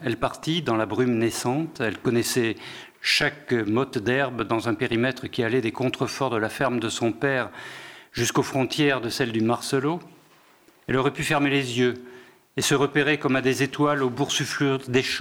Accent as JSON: {"language": "French", "town": "Bordeaux", "region": "Nouvelle-Aquitaine", "country": "France", "said": "Je suis bordelais moi-même d'origine."}